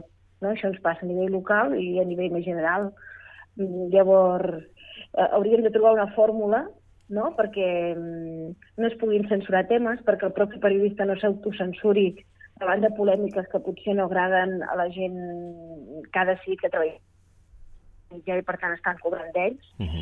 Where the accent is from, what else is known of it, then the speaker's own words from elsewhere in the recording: Figueres, Catalonia, Spain; jo soc de l'Alt Empordà i soc de Figueres